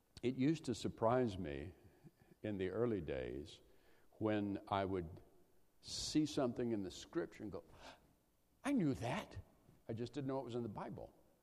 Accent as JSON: {"language": "English", "region": "the South", "country": "United States", "tie": "born or raised there", "said": "I was raised in the South in a culture that presumed the Word of God was authoritative."}